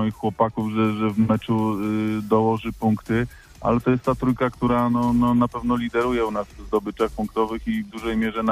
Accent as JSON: {"language": "Polish", "town": "Sieraków", "region": "Greater Poland Voivodeship", "country": "Poland", "tie": "born there", "said": "Zresztą ja też jestem związany z Międzychodem, ja się urodziłem w Sierakowie, także czuję się po części międzychodzianinem"}